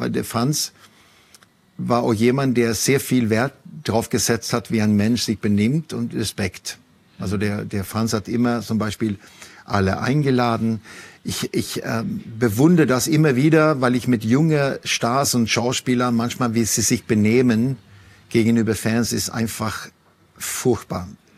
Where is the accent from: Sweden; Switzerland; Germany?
Sweden; dass ich als Schwede es ziemlich komisch finde in Deutschland, weil Deutschland schreit nach Vorbilder, aber lässt eigentlich keinen zu